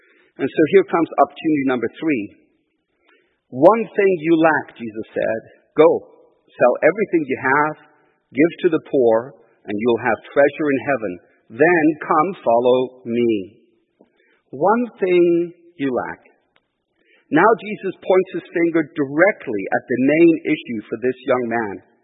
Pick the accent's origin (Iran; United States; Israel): Iran; I'm originally from Iran.